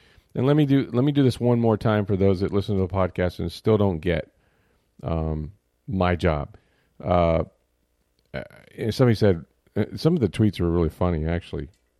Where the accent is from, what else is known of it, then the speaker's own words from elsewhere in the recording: St. Petersburg, Florida, United States; I mean, I grew up in St. Petersburg.